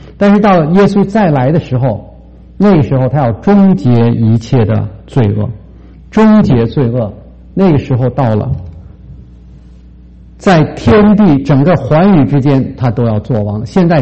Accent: Beijing, China; 我说我是北京人，这是我从小长大的地方，我现在在这个地方

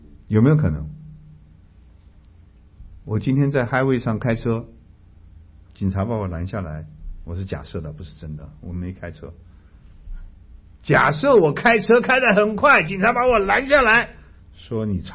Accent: China; 我们中国人传统将功赎罪，听说吗？

